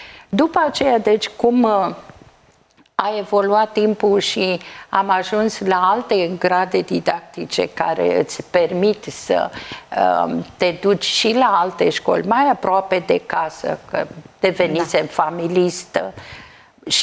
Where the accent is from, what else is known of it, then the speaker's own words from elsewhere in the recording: Bucharest, Romania; cu toate că sunt din București și părinții mei și tot neam de aici.